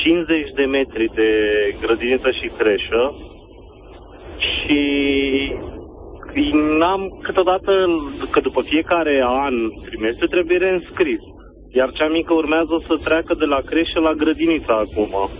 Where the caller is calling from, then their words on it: Târgoviște, Dâmbovița, Romania; Din Târgoviște.